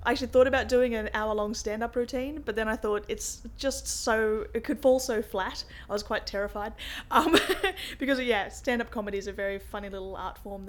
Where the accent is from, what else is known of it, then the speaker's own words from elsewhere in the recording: Rockhampton, Queensland, Australia; I grew up in Rockhampton, which is in central Queensland. It's a relatively small sort of town in Australian terms.